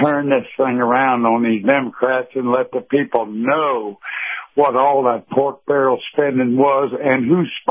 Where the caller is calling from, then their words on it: Live Oak, United States; from Live Oak.